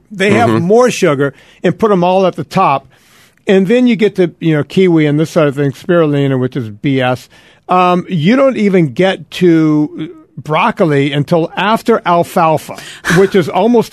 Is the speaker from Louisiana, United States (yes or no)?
yes; Louisiana, United States; I'm from Louisiana. Puree is the way you say